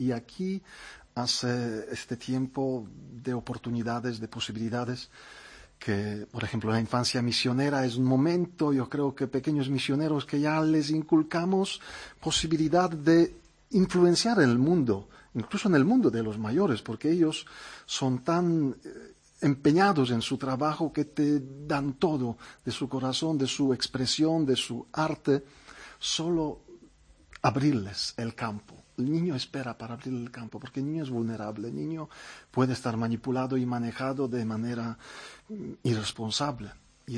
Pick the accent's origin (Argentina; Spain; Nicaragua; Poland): Poland; Kraków, Lesser Poland; Spanish is a second language; De Cracovia.